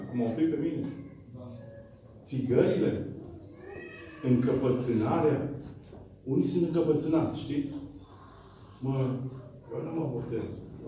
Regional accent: Petroșani, Hunedoara County, Romania; Eu sunt din Petroșani, din România.

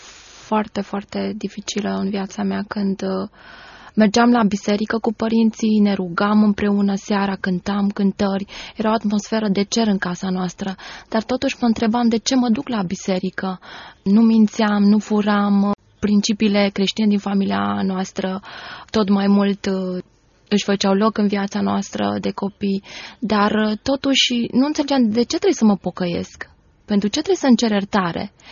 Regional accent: Bucharest, Romania; M-am născut în București, sunt crescută în București, m-am născut într-o familie destul de numeroasă, suntem 9 frați, părinții sunt creștini. Am frecventat Biserica Creștină după Evanghelie

